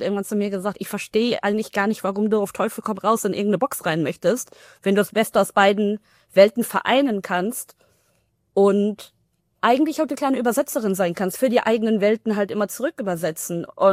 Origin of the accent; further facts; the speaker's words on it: Paderborn, North Rhine-Westphalia, Germany; weil ich komme halt, wie gesagt, aus dem Vorort sogar von Paderborn. Es war sehr, sehr weiß gelesen. Ich war die einzige POC halt dort.